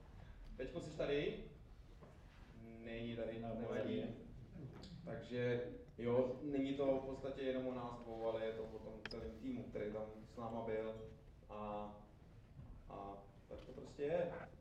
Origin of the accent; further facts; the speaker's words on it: Ústí nad Labem, Ústí nad Labem Region, Czechia; já se pocházím z Ústí nad Labem, kde žiju